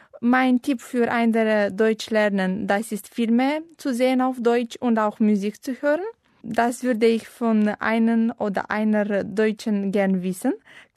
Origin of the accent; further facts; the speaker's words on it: Moldova; German is a second language; Guten Tag … Ich komme aus Moldova. Mein Geburtsjahr ist 1997 und ich bin Schülerin. Ich lerne Deutsch, weil ich Sprachen mag.